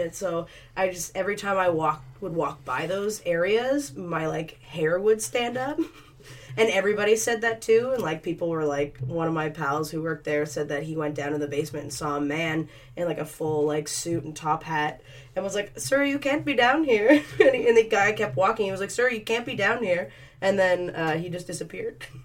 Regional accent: East Coast, United States; Yeah, I'm from the East Coast, and we do like dinner theater there.

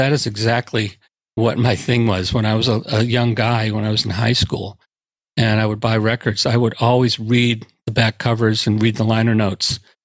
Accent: Brockton, Massachusetts, United States; I grew up in Brockton, Massachusetts. So I used to like to call the home of the work boot. And it's like nothing. It's a blue collar town, you know?

